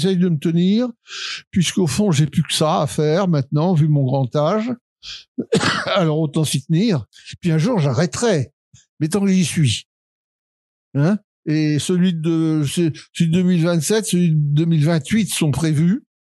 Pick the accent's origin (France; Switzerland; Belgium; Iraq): France; Clary, Hauts-de-France; also born or lived in Cambrai; je suis né à Cambrai, mais la ferme de mon père était à Clary, qui est un petit village au sud de Cambrai. Et j'ai passé les 20 premières années de ma vie.